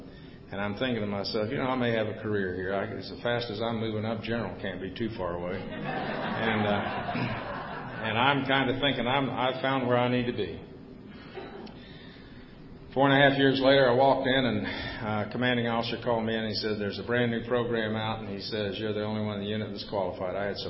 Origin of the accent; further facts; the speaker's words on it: Plainview, Texas, United States; as I grew up in Plainview, there was a Native American community there.